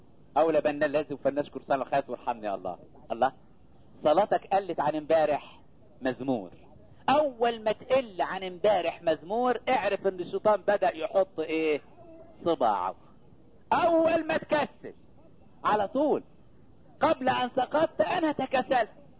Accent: Upper Egypt, Egypt; انا شفت الزوان بقى بعيني عندنا في الصعيد، لان احنا فلاحين بنزرع

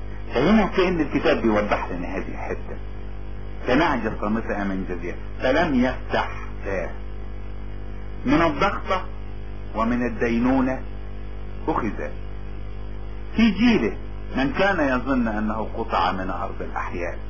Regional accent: Upper Egypt, Egypt

